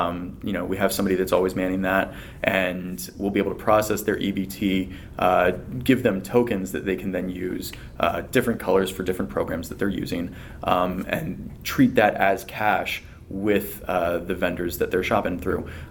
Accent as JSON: {"language": "English", "region": "Ohio", "country": "United States", "tie": "born or raised there", "said": "I grew up in Northeast Ohio."}